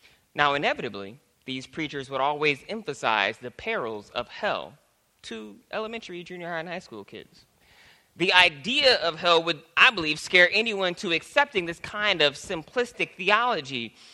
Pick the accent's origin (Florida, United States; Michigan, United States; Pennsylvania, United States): Michigan, United States; I grew up in Michigan, so it's in the Midwest